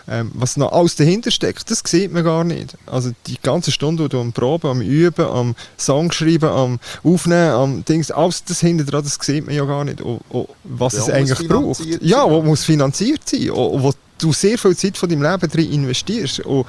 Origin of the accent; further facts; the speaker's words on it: Switzerland; Ich komme aus der Schweiz, Mann.